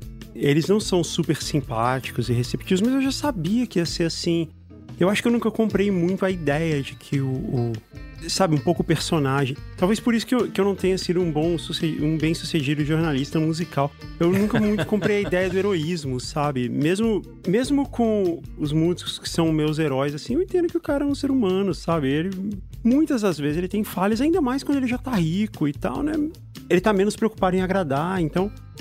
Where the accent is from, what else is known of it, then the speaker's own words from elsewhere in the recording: Brasília, Federal District, Brazil; Eu cresci em Brasília nos anos 90, né?